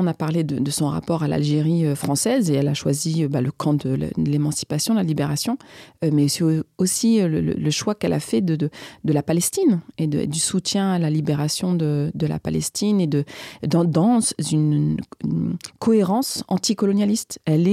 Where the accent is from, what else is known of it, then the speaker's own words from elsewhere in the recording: France; puisque moi, j'ai grandi en France, hein, moi, je n'ai pas grandi en Afrique.